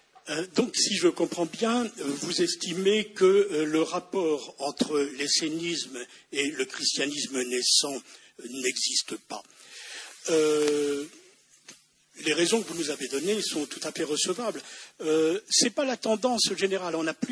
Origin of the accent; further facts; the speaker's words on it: Brittany, France; je viens de Bretagne